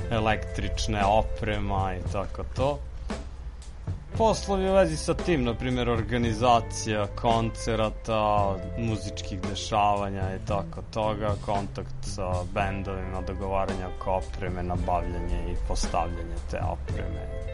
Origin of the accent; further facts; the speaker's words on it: Kruševac, Šumadija and Western Serbia, Serbia; born there; rođen sam u Kruševcu. U Beogradu završio studije, posle studija se vratio u Kruševac.